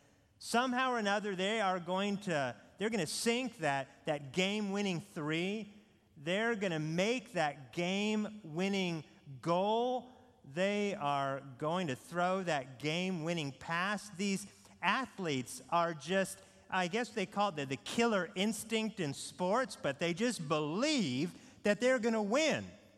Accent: Pacific Northwest, United States; now in Atlanta, United States; We are both from the Pacific Northwest.

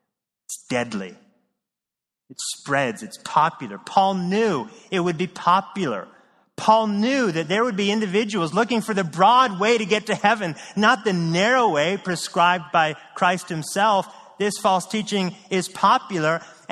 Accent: Oregon, United States; I grew up in Oregon, by the way, a huge, huge Mormon territory.

